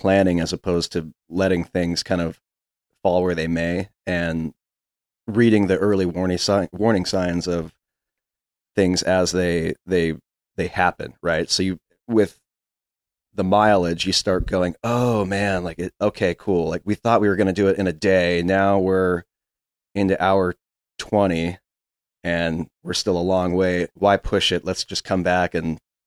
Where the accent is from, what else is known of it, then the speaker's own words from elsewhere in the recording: Washington, United States; moved away as an adult; I was born and raised in Washington, west of Seattle, and then I moved up to Alaska when I was 18 for one semester of college that became two, and became 2 years.